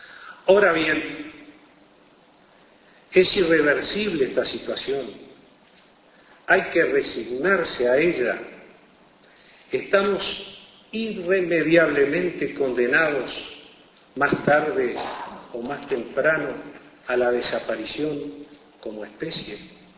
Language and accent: Spanish; Uruguay; todos quienes somos universitarios uruguayos